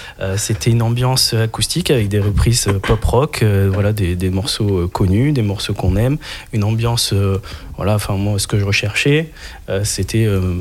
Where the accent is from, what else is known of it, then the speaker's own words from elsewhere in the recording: Provence-Alpes-Côte d'Azur, France; moi, je suis originaire des Alpes-Maritimes.